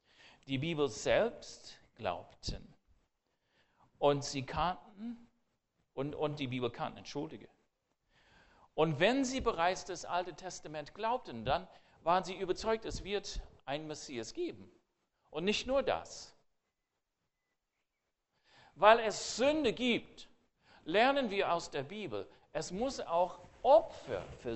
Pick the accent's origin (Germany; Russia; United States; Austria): United States; German is a second language; wir sind sowieso eigenartig als Amerikaner.